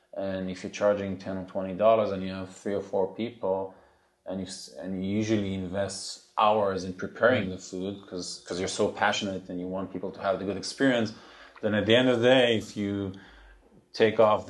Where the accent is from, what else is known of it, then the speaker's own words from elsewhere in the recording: Israel; So it's funny, the dish that I grew up in Israel is my mother's schnitzels.